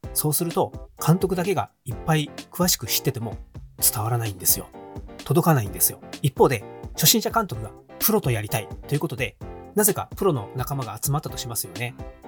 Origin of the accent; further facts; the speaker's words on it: Hiroshima, Japan; now in Saitama, Japan; 僕はですね、今埼玉に住んでるんですけども、もともと広島県人です。広島県の生まれの育ちですね。